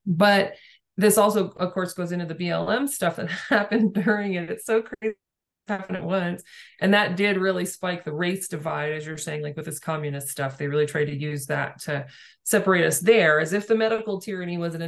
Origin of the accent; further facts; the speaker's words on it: La Mesa, California, United States; So my hometown, La Mesa, I spent most of my young years there, La Mesa, California.